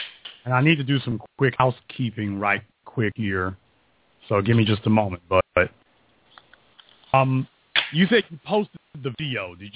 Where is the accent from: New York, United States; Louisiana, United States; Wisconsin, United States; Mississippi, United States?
Louisiana, United States; I'm sad to say I'm from Louisiana.